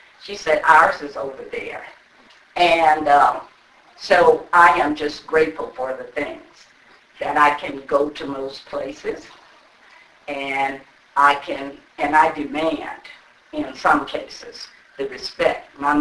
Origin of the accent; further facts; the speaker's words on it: Alabama, United States; I'm from Alabama, and I'm just grateful.